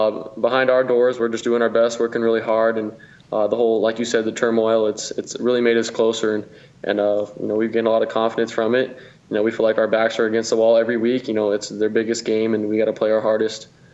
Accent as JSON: {"language": "English", "region": "West Coast", "country": "United States", "tie": "born there", "said": "obviously I was born in the West Coast, watching the Pac-12, and it's better for my family as well."}